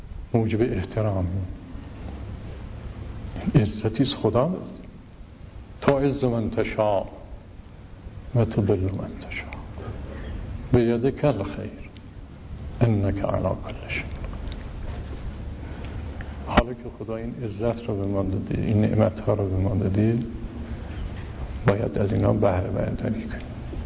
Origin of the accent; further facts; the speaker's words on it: Yazd, Iran; ما تو شهر خودمون خبر داریم، یکی از مدارس شهر یزد ما